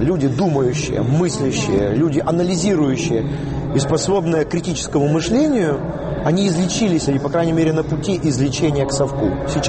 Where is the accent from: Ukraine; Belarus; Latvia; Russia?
Ukraine; Kyiv; Я русскоязычный киевлянин, который и дедушки, и бабушки все были русскоязычными и так далее. Я владею украинским языком, пишу на нем